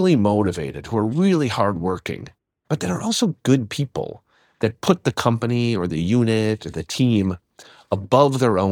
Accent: Oshkosh, Wisconsin, United States; born there; I was born in Wisconsin in Oshkosh

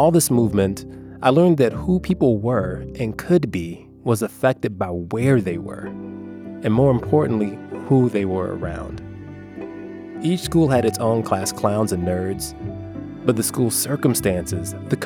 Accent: Chicago, Illinois, United States; I grew up in Chicago, which is and has been one of the most racially segregated major cities in the U.S.

